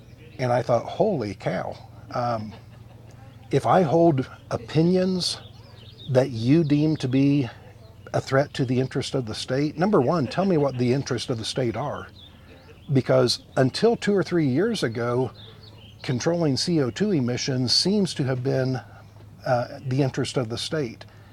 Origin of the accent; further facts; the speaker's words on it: Indiana, United States; I'm from Indiana, and we accomplished that through a gasoline tax.